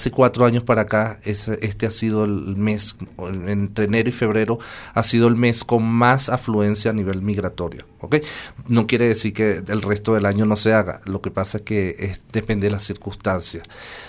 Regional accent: Venezuela; la desesperación de sus derechos humanos como venezolanos en su país

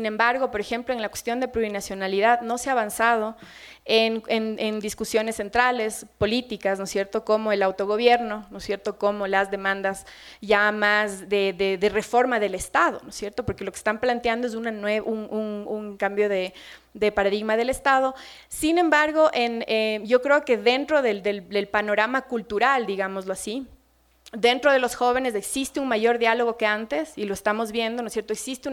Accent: Ecuador

